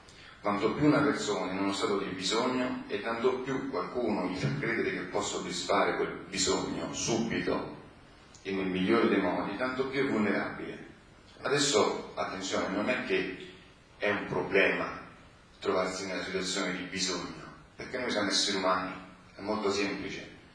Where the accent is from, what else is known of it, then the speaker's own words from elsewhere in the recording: Rome, Lazio, Italy; vengo da Roma